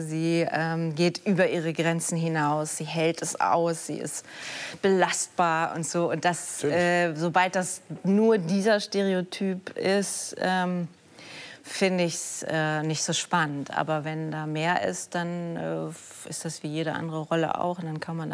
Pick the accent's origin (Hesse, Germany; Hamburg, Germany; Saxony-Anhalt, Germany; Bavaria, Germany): Hesse, Germany; Wiesbaden; am Theater in Wiesbaden, dort, wo ich herkomme, aus der Nähe.